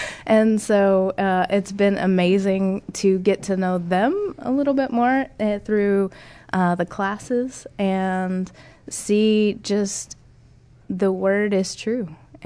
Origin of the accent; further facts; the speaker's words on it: Kentucky, United States; I am from Kentucky